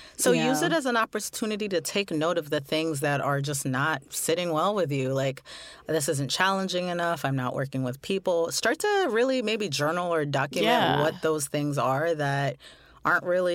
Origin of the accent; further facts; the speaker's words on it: Canada; now in London, United Kingdom; I'm a Canadian currently living in London, UK.